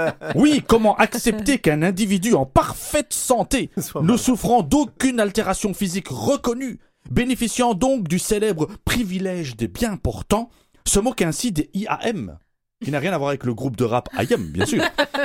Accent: Belgium; Même si je suis belge.

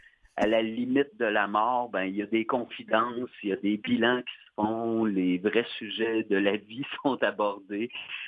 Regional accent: Trois-Rivières, Quebec, Canada; j'ai fait du théâtre lorsque j'étais au secondaire, au cégep, dans ma région natale, là, en Mauricie, à Trois-Rivières.

